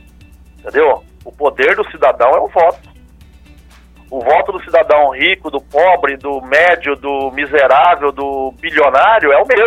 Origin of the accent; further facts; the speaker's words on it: São Paulo, Brazil; now in Minas Gerais, Brazil; Eu sou paulista, né?